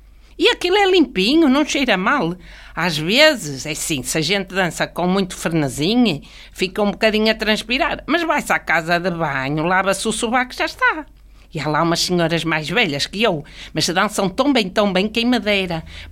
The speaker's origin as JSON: {"language": "Portuguese", "region": "Norte", "country": "Portugal", "moved": "yes", "lives_now": "Lisbon, Portugal", "said": "sou uma mulher do Norte, mas é em Lisboa que eu vivo há tantos anos que mal me lembra como era na minha terra."}